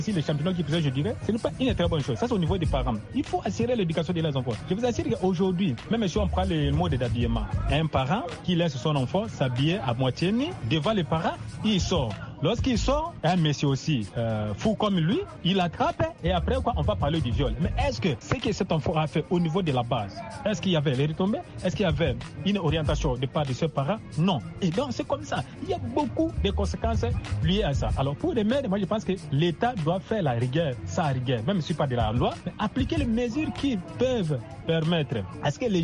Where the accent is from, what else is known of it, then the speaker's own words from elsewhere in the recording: DR Congo; chez nous au Congo